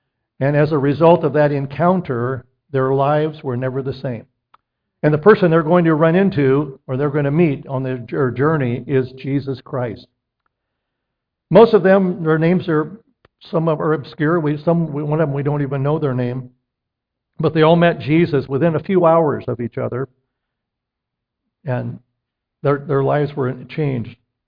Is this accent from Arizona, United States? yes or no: yes; Scottsdale, Arizona, United States; also born or lived in California; My wife and I grew up in Phoenix, in Scottsdale, Arizona.